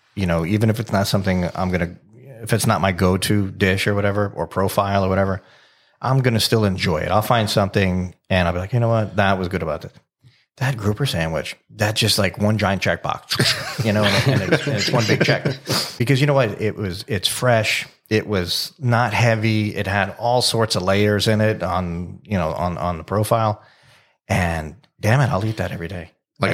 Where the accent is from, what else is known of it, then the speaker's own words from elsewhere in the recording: Florida, United States; You know, I grew up in South Florida.